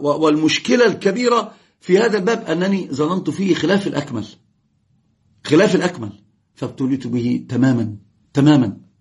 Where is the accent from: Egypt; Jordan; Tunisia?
Egypt; accent: Egyptian; لو أحد يكلمني غير أن أنا أتكلم بلكنتي المصرية ما يعرف أنا إيش